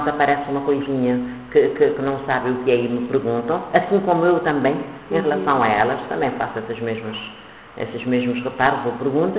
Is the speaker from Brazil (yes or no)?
no; Santo Antão, Cape Verde; born there; eu tento falar o crioulo das outras ilhas, porque eu nasci em Santo Antão, de qualquer maneira, na minha casa, meu pai era de Santo Antão, minha mãe de São Vicente.